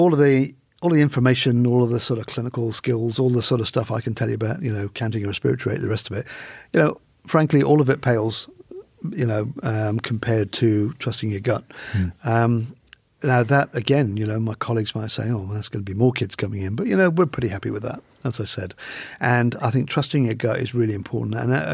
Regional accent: England, United Kingdom; Oh, mate, I'm an Englishman.

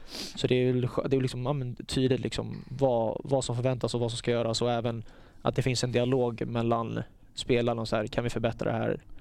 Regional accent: Sweden; jag är svensk

